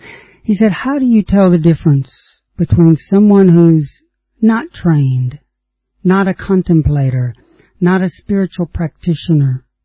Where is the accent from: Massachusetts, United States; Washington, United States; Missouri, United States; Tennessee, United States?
Tennessee, United States; I grew up on Lake Chickamauga in Tennessee, and on a summer's evening, the lake is smooth and quiet.